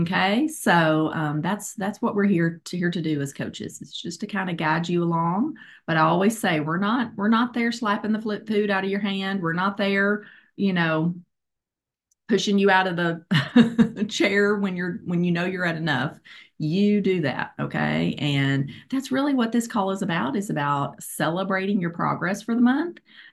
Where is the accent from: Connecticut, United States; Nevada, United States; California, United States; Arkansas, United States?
Arkansas, United States; Little Rock; I am from Little Rock, Arkansas as well.